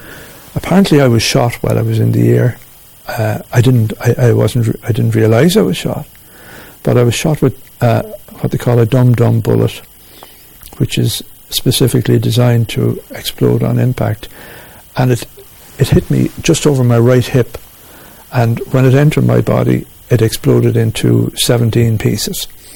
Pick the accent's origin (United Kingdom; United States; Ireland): Ireland; Munster; I'm a Catholic from South Tipperary